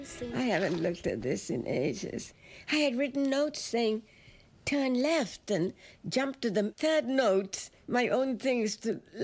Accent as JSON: {"language": "English", "country": "Sri Lanka", "said": "I'm originally from Sri Lanka."}